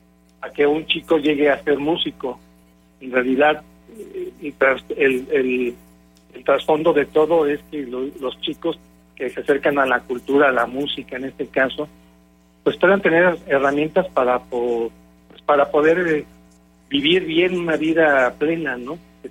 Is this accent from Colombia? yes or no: no; Xalapa, Veracruz, Mexico; also born or lived in Guanajuato; Vengo de una familia de tradición musical, y yo nací en Guanajuato, en la capital, pero de muy chico me llevaron a vivir a Xalapa, Veracruz.